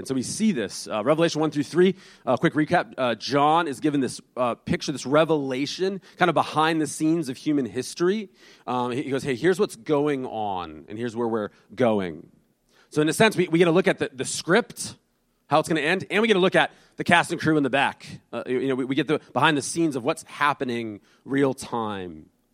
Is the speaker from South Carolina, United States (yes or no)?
no; Boston, Massachusetts, United States; my family, we're from the Boston area, and we love sports too much.